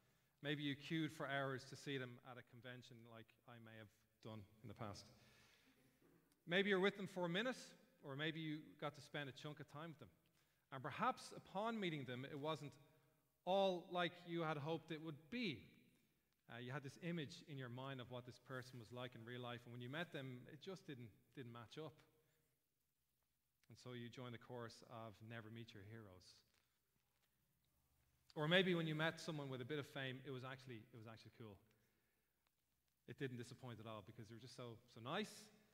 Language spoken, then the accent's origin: English; Dún Laoghaire, Leinster, Ireland; now in Rathnew, Ireland; I am from Dunleary originally, currently living in Rathnew, County Wicklow with my family.